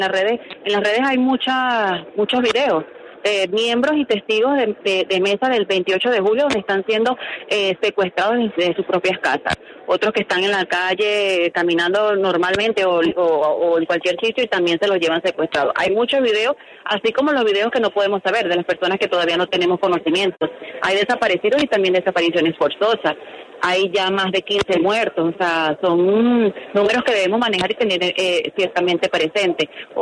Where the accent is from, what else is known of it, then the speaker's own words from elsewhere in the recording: Venezuela; son las expectativas que manejamos nosotros como venezolanos